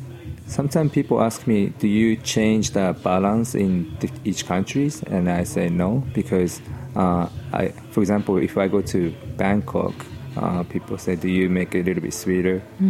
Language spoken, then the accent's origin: English; Japan; English is a second language; now in New York, United States; I grew up in Japan. I spend time here in New York and outside of Japan these days. But yeah, I grew up in Japan.